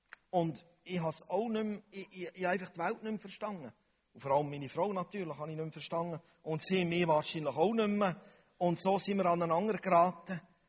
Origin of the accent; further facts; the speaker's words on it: Switzerland; Unsere Denkart als Schweizer allgemein ist der Teufel.